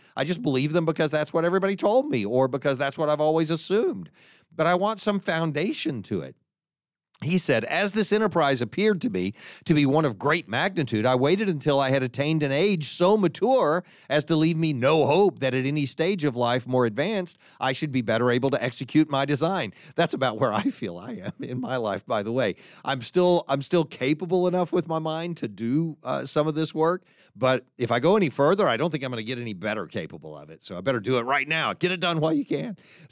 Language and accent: English; United States; That's because I'm an American. Americans are pragmatists.